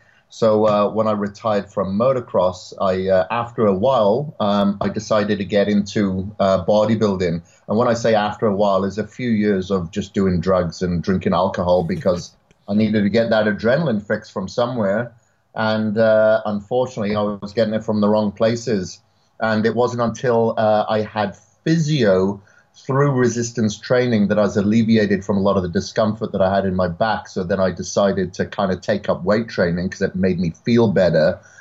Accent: Wales, United Kingdom; moved away as an adult; I'm from Wales originally, born and bred there on a farm up until my 20s, basically.

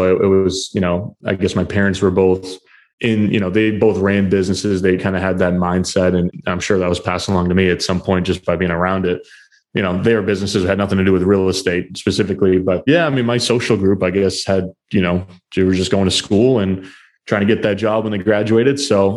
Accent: New Hampshire, United States; not too far from my hometown up in New Hampshire, about an hour north of Boston.

